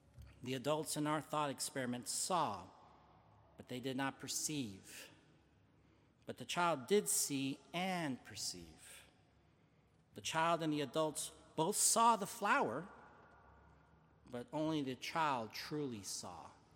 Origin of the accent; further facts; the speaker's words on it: Hermosillo, Sonora, Mexico; moved away; leaving my hometown of Hermosillo, Mexico, to another part of my beloved Mexico.